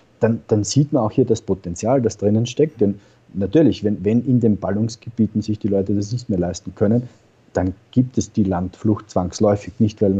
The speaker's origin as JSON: {"language": "German", "country": "Austria", "lives_now": "Spain", "said": "denn ich als Österreicher, als ich hierher gekommen bin"}